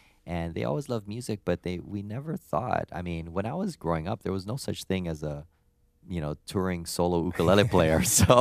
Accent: Hawaii, United States; because I was born and raised in Hawaii. And we don't get a lot of snow there, so this is actually a nice change.

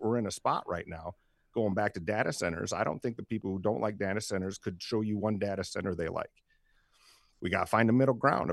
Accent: South Dakota, United States; I'll use my hometown of Elsister

